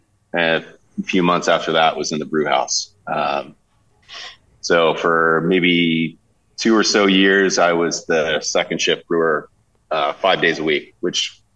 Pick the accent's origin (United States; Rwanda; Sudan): United States; New Hampshire; I grew up in New Hampshire and had been home brewing for a while